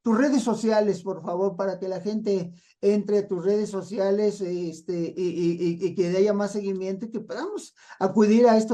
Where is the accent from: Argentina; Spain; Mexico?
Mexico; Mexico City; born there; aunque yo nací en el Distrito Federal, ya le cambiaron el nombre